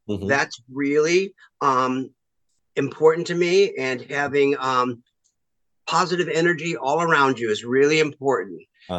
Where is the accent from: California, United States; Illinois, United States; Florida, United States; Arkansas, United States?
Arkansas, United States; But I grew up in Arkansas, and there's not a lot of opportunity to act at that time in my life.